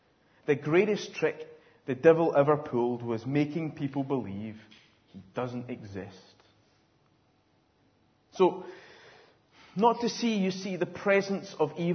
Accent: Scotland, United Kingdom; Now, as a Scotsman, it pains me to bring that up, to be honest.

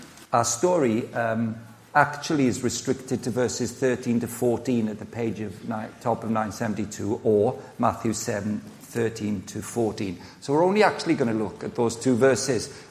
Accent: Llanelli, Wales, United Kingdom; moved away as an adult; also born or lived in Cardiff; now in Cambridge, United Kingdom; Well, I come from Llanelli, a very well-established, beautiful part of Wales, and then lived in Cardiff as an undergrad, student period, and then moved to Cambridge effectively 40 years ago

